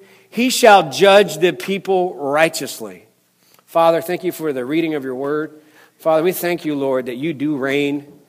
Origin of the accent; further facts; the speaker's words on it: Rochester, New York, United States; I don't live in Rochester. I'm from Rochester, New York.